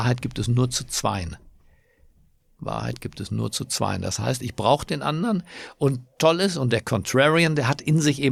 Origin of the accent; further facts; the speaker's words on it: Berlin, Germany; in meiner Heimatstadt Berlin